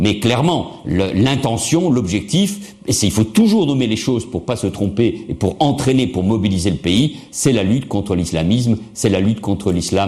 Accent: France; moved away as an adult; now in Barcelona, Spain; J'ai exercé les plus hautes responsabilités en France, je suis français, je suis un patriote, je souffre quand je vois mon pays attaqué, j'ai changé de pays, je suis venu à Barcelone pour des raisons personnelles, intimes, qui ne regardent que moi

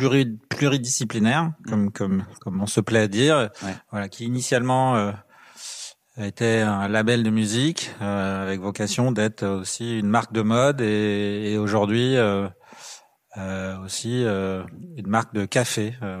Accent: Brittany, France; je suis né dans le Finistère Nord ouais. C'est ça se présenter c'est tout là-bas dans le nord du Finistère où ouais. C'est sauvage, la côte est sauvage.

